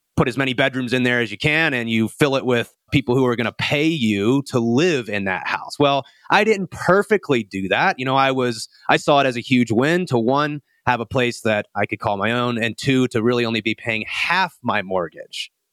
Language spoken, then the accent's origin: English; Southeast, United States; now in Denver, United States; I grew up in the Southeast where things were just newer. Here in Denver, you know, you have a lot of these older homes.